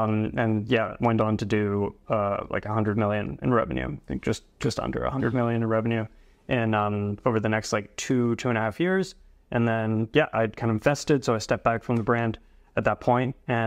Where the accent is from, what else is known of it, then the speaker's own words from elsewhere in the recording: Canada; I mean, I'm Canadian and you're Australian